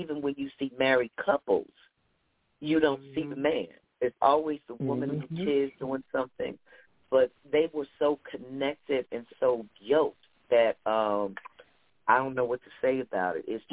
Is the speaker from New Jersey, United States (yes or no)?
yes; Jersey City, New Jersey, United States; And I'm from Jersey City, New Jersey, so I know blight firsthand.